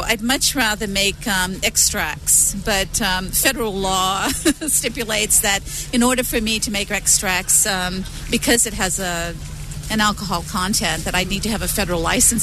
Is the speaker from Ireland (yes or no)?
no; Fiji; also born or lived in Australia; now in United States; I live part of the year here in Hawaii. I've lived here most of my life. I'm originally from the Fiji Islands. I came here many, many years ago.